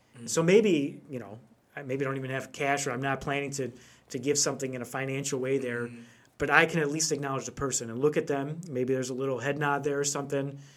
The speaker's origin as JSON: {"language": "English", "town": "Chicago", "region": "Illinois", "country": "United States", "tie": "born or raised there", "said": "I grew up in the Chicago area, so this is maybe even more prevalent there"}